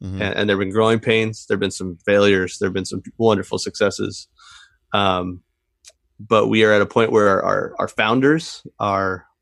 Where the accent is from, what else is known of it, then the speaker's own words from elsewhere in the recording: California, United States; And growing up in Imperial Valley, there's this really horrible problem happening with the Salton Sea.